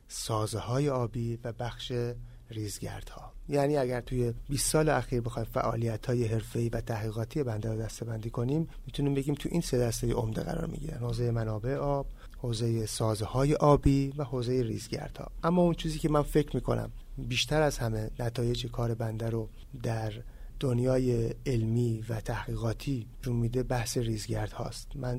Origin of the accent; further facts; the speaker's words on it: Babol, Mazandaran, Iran; اهل بابل هستم